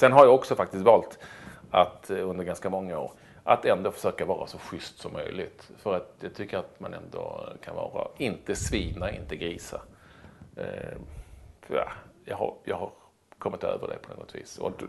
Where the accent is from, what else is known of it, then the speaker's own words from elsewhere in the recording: Malmö, Skåne, Sweden; jag är uppväxt på Lindängen i Malmö. Det är väl någonstans Rosengård light, kanske till och med ännu mer värre än så.